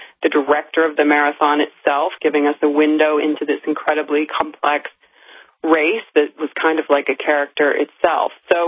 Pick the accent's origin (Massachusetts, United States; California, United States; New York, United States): Massachusetts, United States; I grew up here near Boston